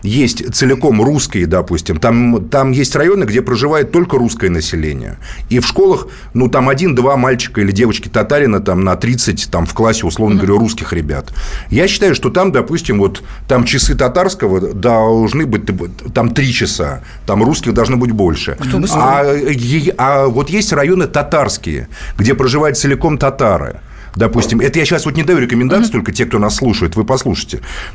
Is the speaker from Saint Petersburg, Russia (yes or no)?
no; Moscow, Russia; вот я москвич, мы москвичи тут все, правильно? Ну, по крайней мере, может, не москвичи, да. Но мы живем в Москве.